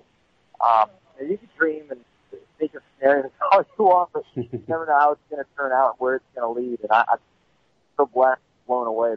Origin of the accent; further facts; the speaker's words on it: California, United States; all my years, growing up in Southern California, all my years were motocross and off-road